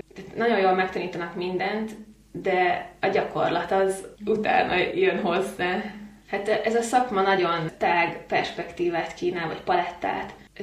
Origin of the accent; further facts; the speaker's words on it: Újhartyán, Pest, Hungary; born there; Ez Újhartyánon a szülőfalunkban található